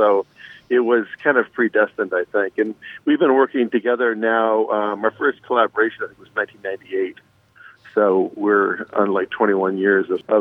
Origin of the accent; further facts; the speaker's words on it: Seattle, Washington, United States; But I'm from Seattle, and Ray's lived in Alaska for a long time